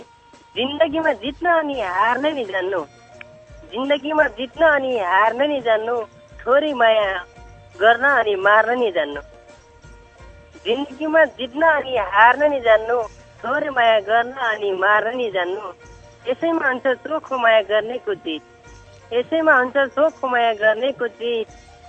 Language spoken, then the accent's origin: Nepali; Dang, Lumbini Province, Nepal; now in Malaysia; नेपालमा मेरो घर दाङ